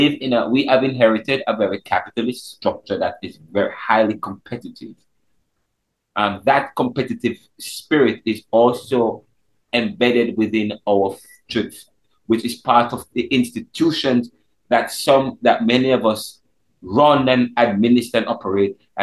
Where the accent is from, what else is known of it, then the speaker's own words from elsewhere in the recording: Jamaica; Because growing up in Jamaica as a child, I always looked down upon Afro-Caribbean traditions.